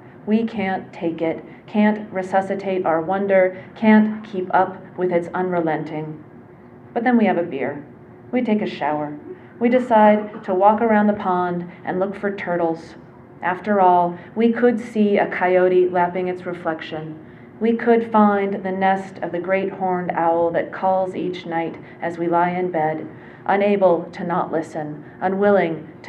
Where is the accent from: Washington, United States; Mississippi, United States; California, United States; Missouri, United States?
Washington, United States; Tacoma; also born or lived in Alaska / Cape Cod; I feel very much connected to the landscape of the Pacific Northwest where I grew up. I grew up in Tacoma.